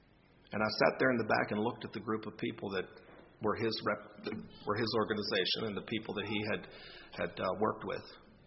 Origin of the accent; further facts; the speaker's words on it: Hagerstown, Maryland, United States; we had an old bishop when I was a boy growing up in the Hagerstown churches who said, the wise person sees the end in the trend.